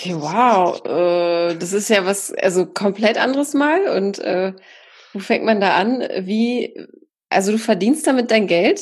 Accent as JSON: {"language": "German", "region": "North Rhine-Westphalia", "country": "Germany", "said": "Und NRW, da schlägt mein Herz auch für, komme ich ja auch her. Insofern freue ich mich. Ich komme aus dem Pott."}